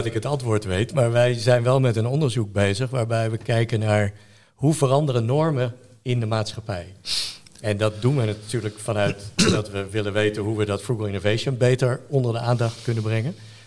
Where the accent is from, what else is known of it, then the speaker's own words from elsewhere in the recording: Amsterdam, North Holland, Netherlands; Nee, ik ben een geboren Amsterdammer.